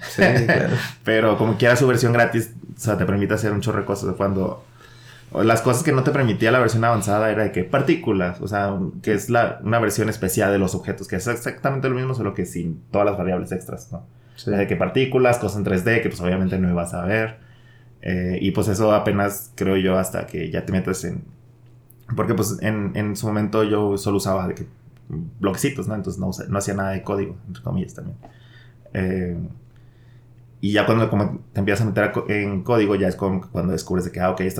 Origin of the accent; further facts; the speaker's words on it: Monterrey, Nuevo León, Mexico; Yo vengo de Monterrey y he vivido toda mi vida en Monterrey.